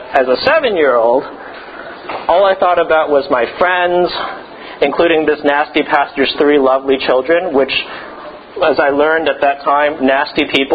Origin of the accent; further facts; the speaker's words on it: San Francisco, California, United States; I grew up in San Francisco.